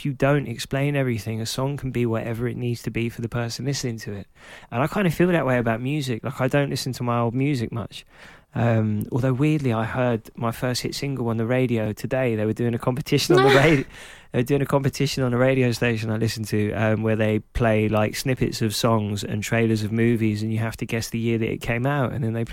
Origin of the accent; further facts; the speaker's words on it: Clapton, London, United Kingdom; because I was growing up in Clapton, in Hackney, when it wasn't full of people with beards and New Balance trainers and £3.50 coffees